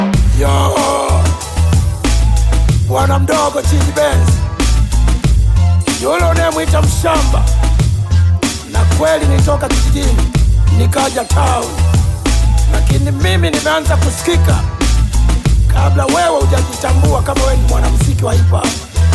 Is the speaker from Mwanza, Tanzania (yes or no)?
yes; Magu, Mwanza, Tanzania; born there; Mimi nimezaliwa Magu, Bujola, Kisesa, Ndagalu, Masanza Kona, Mambas 24.